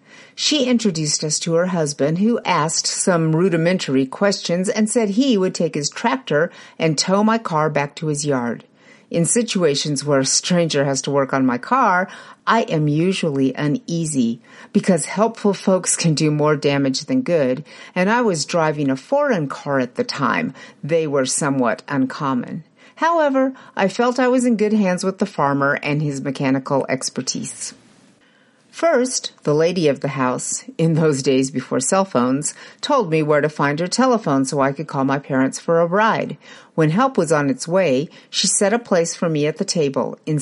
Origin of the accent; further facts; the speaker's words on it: Illinois, United States; Ridge, Illinois. My sister's friend since preschool was getting married, and I had been invited back to my hometown to her bridal shower.